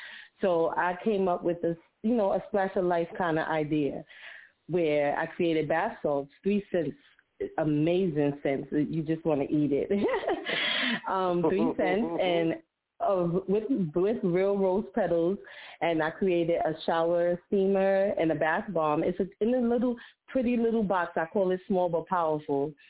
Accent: Brooklyn, New York, United States; I'm from Brooklyn. Brooklyn stands

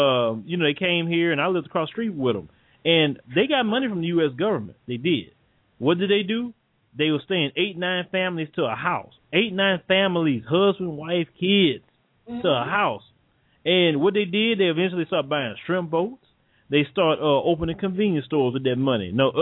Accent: the South, United States; It's like, see, I'm from the South. I know the looks.

